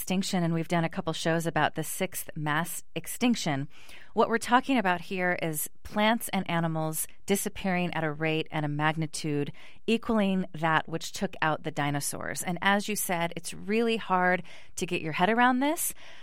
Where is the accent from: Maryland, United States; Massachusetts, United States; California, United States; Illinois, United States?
California, United States; And I grew up in California. My family's, half of them are native Californians.